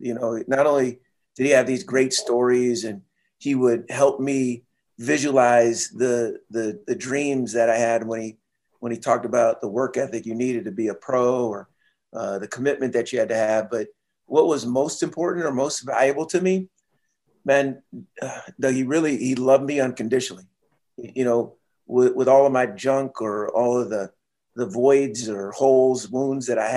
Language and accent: English; Seattle, Washington, United States; I was from Seattle, or lived in Seattle.